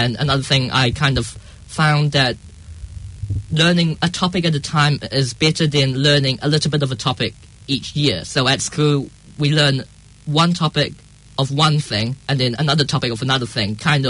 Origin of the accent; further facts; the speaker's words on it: Australia; also born or lived in England; I was born in England, but I moved here when I was very young. My parents' kind of family were here, both my mum's side and my dad's side was in Australia.